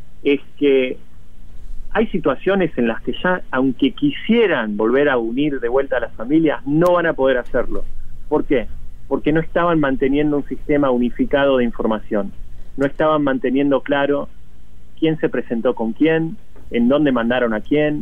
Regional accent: Argentina; La verdad que cuesta, como un argentino, no empezar a conectar la paralelidad entre lo que sucedió en esa época y lo que está sucediendo ahora.

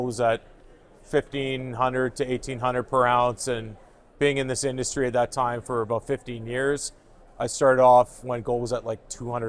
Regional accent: Vancouver, British Columbia, Canada; I'm a promoter from Vancouver

